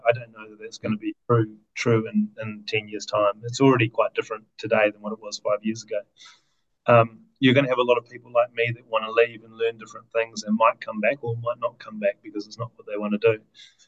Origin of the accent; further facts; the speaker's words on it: South Island, New Zealand; now in Australia; And I'm from the South Island of New Zealand, so we tend to go back to the South Island